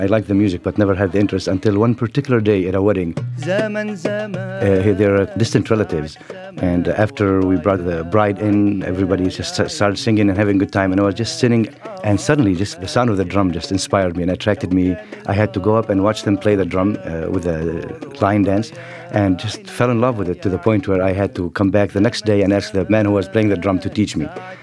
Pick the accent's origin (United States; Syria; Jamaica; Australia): Syria; Dbeib; Growing up in Syria, in a small village, in that area, you can listen to music, you would love it, but to be a musician, it was not favored. So we did not have a musical community or so. It's really still a very small village, less than 2,000 people. It's called Dbeib.